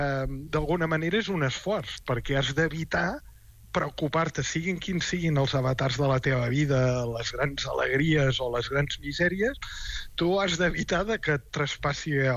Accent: Catalonia, Spain; Com a catalans podem distingir entre un nacionalisme no violent que defensa una cultura

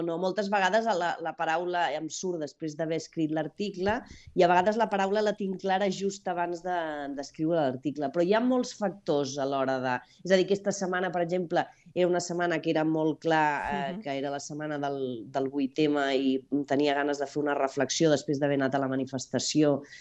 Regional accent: Catalonia, Spain; com a bona catalana

